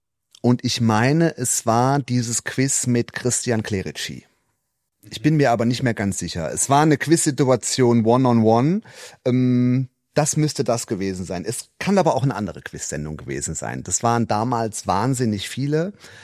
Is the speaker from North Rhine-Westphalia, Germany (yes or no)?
no; Trier, Rhineland-Palatinate, Germany; ich bin gebürtig aus Trier. Ich habe auch da studiert.